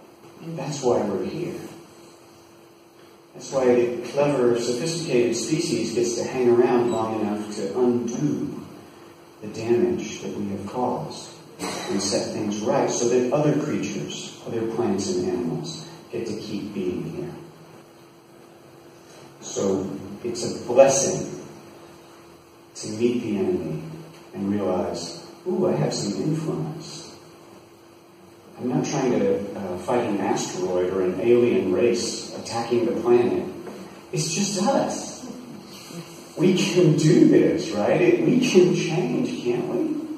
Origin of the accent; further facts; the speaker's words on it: Houston, Texas, United States; I grew up in Houston, Texas. There are no mountains anywhere near Houston, Texas.